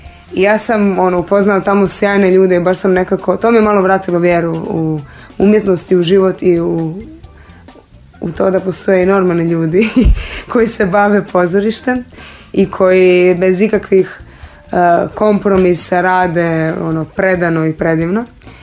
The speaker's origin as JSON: {"language": "Croatian", "town": "Pula", "region": "Istria County", "country": "Croatia", "tie": "born or raised there", "said": "jer je Pula moj rodni grad, ovdje nekako prebivam povremeno."}